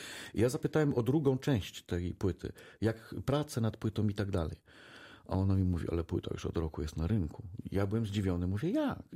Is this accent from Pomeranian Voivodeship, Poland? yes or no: no; Wrocław, Lower Silesian Voivodeship, Poland; korzenie moje, bo cała rodzina ze strony mojej mamy pochodzi właśnie z Lwowa i z okolic Lwowa. No i ja we Wrocławiu spędziłem 21 lat swojego życia, 22 prawie.